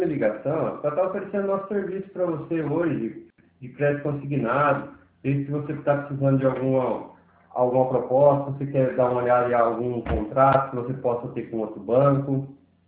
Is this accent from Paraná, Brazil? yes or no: yes; Cornélio Procópio, Paraná, Brazil; eu sou daqui de Cornélio Procópio